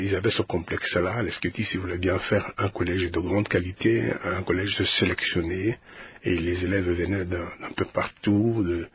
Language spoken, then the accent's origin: French; Bosso Manzi, Équateur, DR Congo; À Bosso Manzi. C'est une mission du territoire de l'Issala, en Équateur.